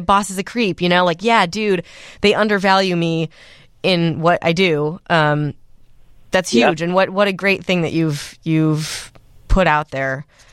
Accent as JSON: {"language": "English", "region": "Illinois", "country": "United States", "tie": "born or raised there", "said": "I mean, I grew up in the Chicago suburbs, so you know, watching, I don't know, Breakfast Club."}